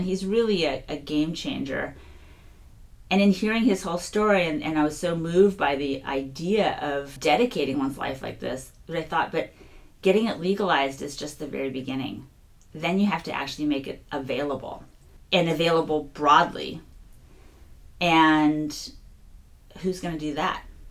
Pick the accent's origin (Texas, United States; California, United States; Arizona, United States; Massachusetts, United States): California, United States; Santa Monica; Like, I grew up in basically in Santa Monica. You know, horseback riding at Pepperdine University. So I was all about the beach.